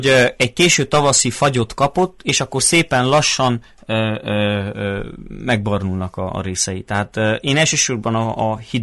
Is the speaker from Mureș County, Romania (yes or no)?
no; Odorheiu Secuiesc, Harghita, Romania; Én is Székelyudvarhelyi vagyok.